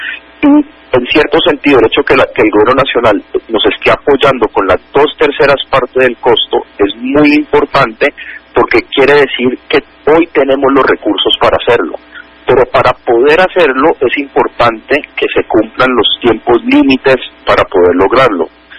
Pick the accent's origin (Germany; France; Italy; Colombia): Colombia; Cali, Valle del Cauca; es tan importante que como caleños, como conciudadanos, entendamos la magnitud del problema